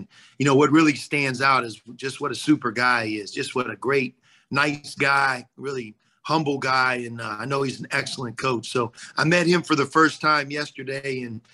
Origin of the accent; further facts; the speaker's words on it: Pittsburgh, Pennsylvania, United States; Born and raised in Pittsburgh, went to Pitt.